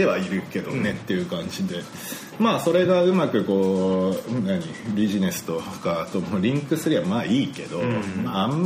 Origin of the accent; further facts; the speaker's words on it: Kokubunji, Tokyo, Japan; けど俺西国分寺で生まれ育ってるんだけど、